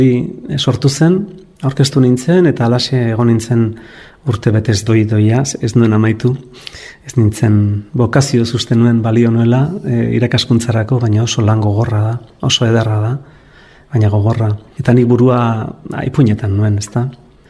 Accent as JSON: {"language": "Basque", "town": "Ordizia", "region": "Basque Country", "country": "Spain", "tie": "born there", "said": "etortzen nintzela 13-14 urterekin, bakar-bakarrik, Ordiziatik, nire jaioterritik"}